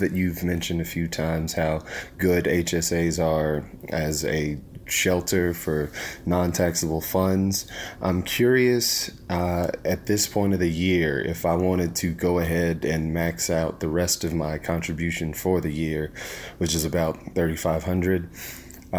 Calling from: Charlotte, North Carolina, United States; from Charlotte, North Carolina, longtime listener, first time question.

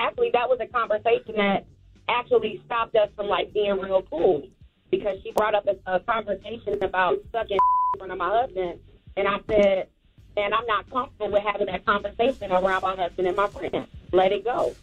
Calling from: Chicago, Illinois, United States; I'm calling from Chicago, so I have this question for you all.

